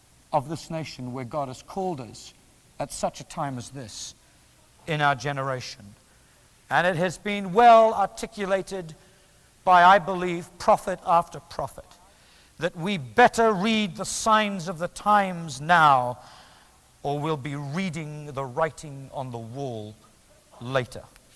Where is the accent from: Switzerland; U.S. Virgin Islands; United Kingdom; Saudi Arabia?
United Kingdom; England; now in Washington, United States; I still find myself slightly quizzical about being an Englishman in Washington, D.C.